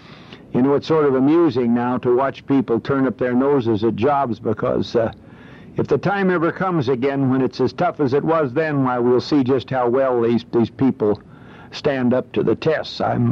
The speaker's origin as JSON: {"language": "English", "region": "Kansas", "country": "United States", "said": "When they found out I was from Kansas, why, that was it."}